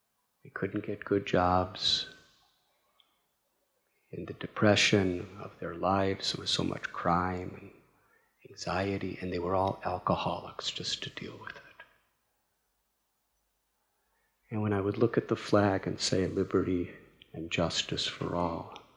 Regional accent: Chicago, Illinois, United States; born there; From my early childhood, I was born in 1950 in Chicago.

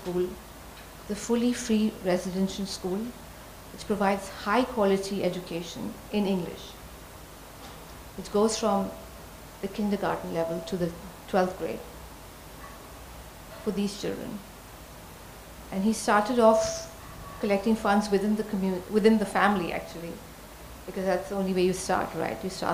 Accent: West Bengal, India; also born or lived in South India; I'm actually from West Bengal. I grew up in the south

